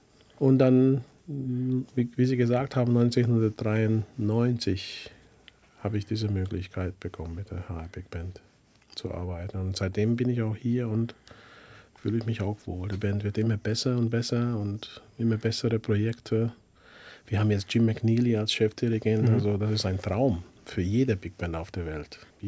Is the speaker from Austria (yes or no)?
no; Budapest, Hungary; now in Germany; Ich habe mehr gelebt in Deutschland als in Ungarn.